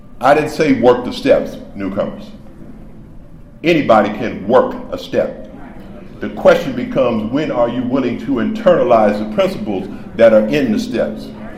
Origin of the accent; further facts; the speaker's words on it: Los Angeles, California, United States; I was born and raised in Los Angeles. I am an original Angelino, as they say. All right, I come from the east side of Los Angeles.